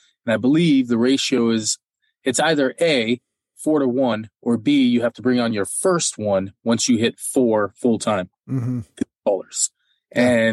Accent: Florida, United States; also born or lived in Texas; But, you know, I'm from Florida and Texas, and in those places, there's no rules on that.

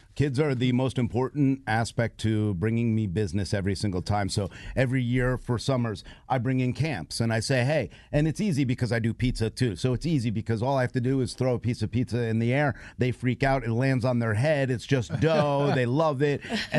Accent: New York, United States; The other good thing is I'm Italian and I'm from New York.

